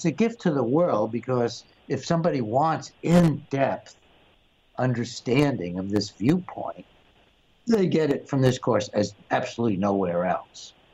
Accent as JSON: {"language": "English", "region": "Alabama", "country": "United States", "tie": "born or raised there", "said": "That's how I was raised in Alabama."}